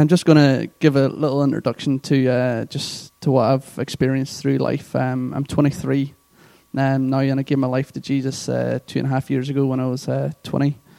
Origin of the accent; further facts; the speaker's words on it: Northern Ireland, United Kingdom; accent: Northern Irish; now in England; So, as you can tell, my accent is from Northern Ireland. If you need an interpreter, Colin will be more than happy to come up. But yeah … so I'm from Northern Ireland